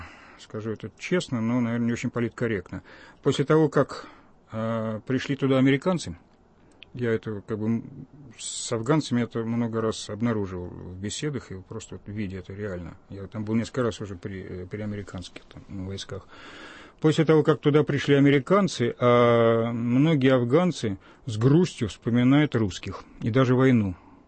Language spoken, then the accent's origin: Russian; Moscow, Russia; выясняет буквально быстро, что я действительно из Москвы